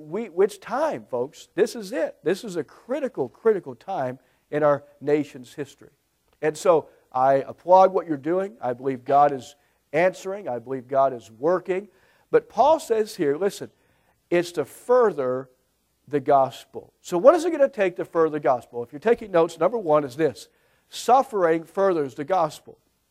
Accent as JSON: {"language": "English", "region": "Indiana", "country": "United States", "tie": "born there", "also_born_or_lived": "Florida", "lives_now": "Tennessee, United States", "said": "we live in Tennessee, now I have to get used to that, because I was born in Indiana, and then we moved to another northern state, we moved to Florida."}